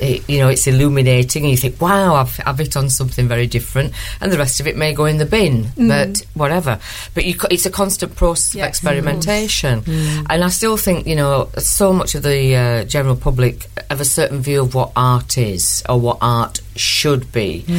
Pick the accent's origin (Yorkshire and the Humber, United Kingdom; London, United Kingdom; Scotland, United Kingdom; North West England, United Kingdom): Yorkshire and the Humber, United Kingdom; accent: Yorkshire; And I said, hang on a minute, right, in my good Yorkshire accent, you know.